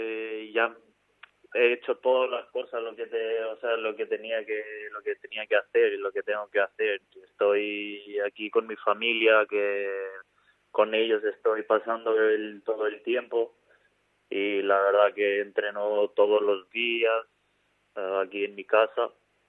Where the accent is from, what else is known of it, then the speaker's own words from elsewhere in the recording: Albania; Spanish is a second language; now in Spain; tengo familia aquí, tengo familia ahí en Albania y la verdad que me preocupo muchísimo